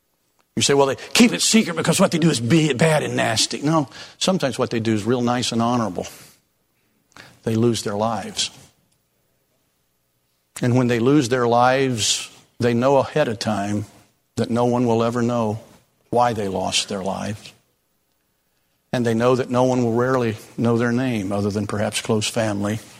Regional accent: United States; I'm thankful for my country, and I would hope that I would live up to that privilege that I have of being an American.

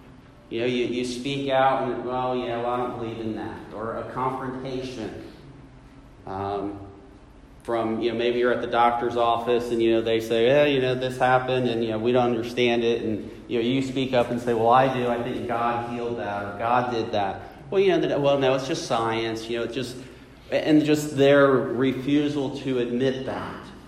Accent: New Jersey, United States; born or raised there; also born or lived in Indiana

